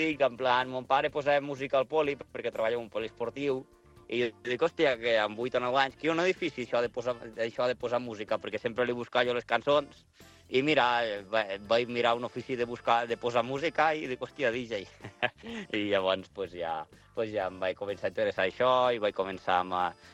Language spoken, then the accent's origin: Catalan; Tremp, Catalonia, Spain; jo m'he criat per les terres de Lleida, bueno, jo soc de Tremp, soc del Pallars Jussà, però, bueno, sí, soc de la província de Lleida